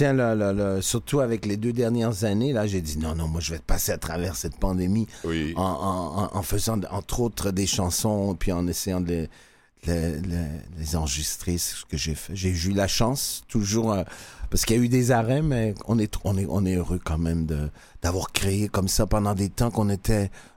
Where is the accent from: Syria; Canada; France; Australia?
Canada; born there; je suis un Canadien né ici.